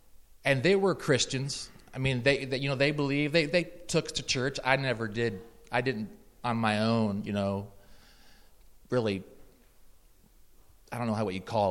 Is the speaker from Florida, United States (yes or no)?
no; Iowa, United States; Yeah, I grew up in Iowa. My mom and dad were awesome.